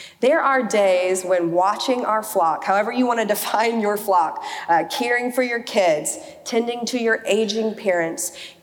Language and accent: English; Birmingham, Alabama, United States; a short trip to my house where I grew up in Birmingham